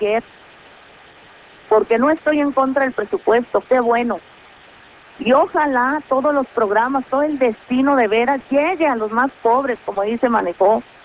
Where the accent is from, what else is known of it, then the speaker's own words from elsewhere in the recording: Mexico; Somos parte de México, somos mexicanos.